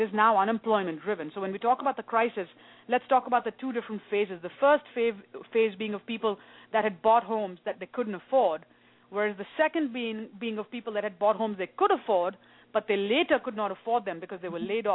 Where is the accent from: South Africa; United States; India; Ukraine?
India; I grew up in India